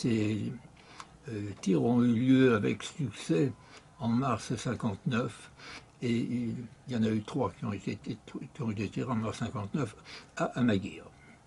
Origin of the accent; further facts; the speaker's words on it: Paris, Île-de-France, France; born there; je suis né à Paris